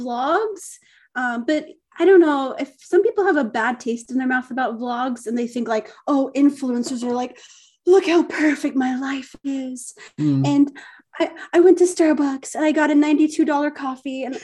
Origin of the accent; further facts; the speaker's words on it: Utah, United States; Well, it's very different than anywhere else in the world, I'd imagine. Like, it's very protected. The Mormons have a very strong influence to keep things very family friendly.